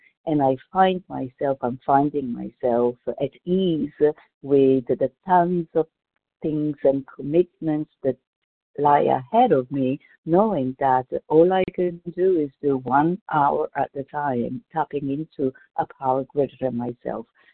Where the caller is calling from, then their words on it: Davis, California, United States; I am calling from Davis, California.